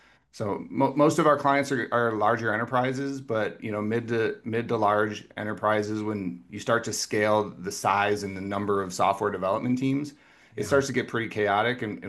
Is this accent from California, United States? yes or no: no; Minnesota, United States; I grew up in Minnesota, and I actually grew up on a river in Minnesota that was a smallmouth bass river.